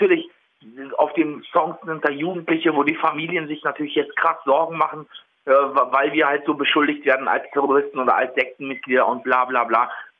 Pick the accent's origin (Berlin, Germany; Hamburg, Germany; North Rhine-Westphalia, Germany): Berlin, Germany; born there; ich kenne meine Roots, ich weiß, wo ich herkomme. Ich bin ein gebürtiger Berliner Türke sozusagen